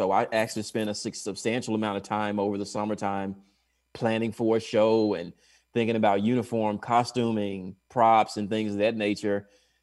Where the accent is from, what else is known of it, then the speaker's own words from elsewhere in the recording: Tennessee, United States; even though I'm not a Titan fan. I'm just from Tennessee.